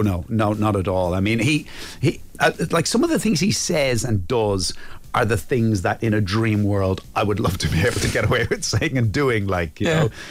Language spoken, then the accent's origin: English; Ballybrack, Leinster, Ireland; I grew up around them. I grew up in Ballybrack, and we were right beside Cloyne growing up, you know.